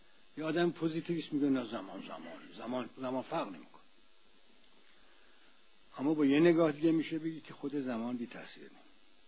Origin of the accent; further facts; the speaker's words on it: Isfahan, Iran; من که خودم اهل اصفهانم